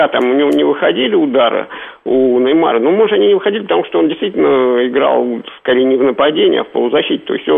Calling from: Moscow, Russia

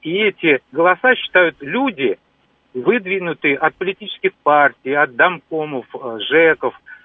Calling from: Moscow, Russia; Я звоню из Москвы.

